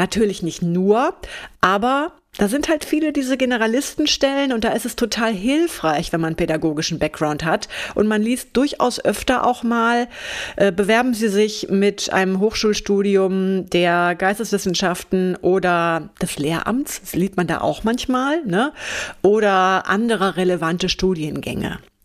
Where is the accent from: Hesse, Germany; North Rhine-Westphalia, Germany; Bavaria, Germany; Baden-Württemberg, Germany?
North Rhine-Westphalia, Germany; Bonn; Ich komme ja auch aus Bonn, falls du die Stadt kennst.